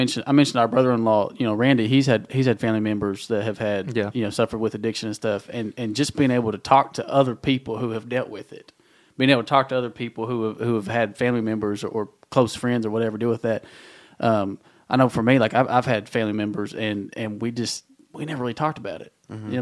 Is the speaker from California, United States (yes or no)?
no; Tennessee, United States; We're from East Tennessee. We're in, you know, Appalachia, rural Appalachia